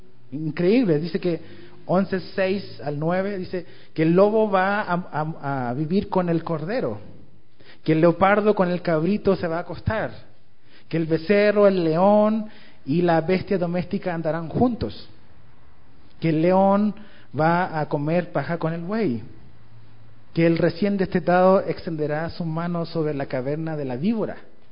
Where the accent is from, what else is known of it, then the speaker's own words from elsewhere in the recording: southern Chile, Chile; Yo soy del sur de Chile, allá bien lejos, donde el mundo casi termina, de allá soy yo.